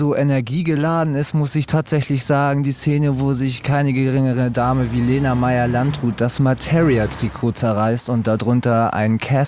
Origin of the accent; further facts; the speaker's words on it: Hamburg, Germany; Ich komme aus Hamburg und bin wieder in Hamburg